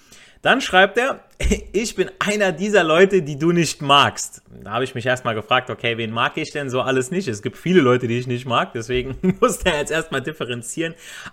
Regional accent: Italy; so mache ich ja auch von mir selber als Italiener

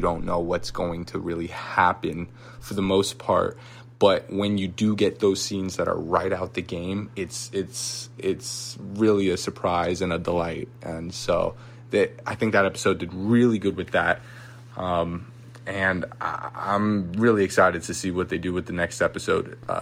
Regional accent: St Thomas, U.S. Virgin Islands; I'm from St. Thomas in the Virgin Islands.

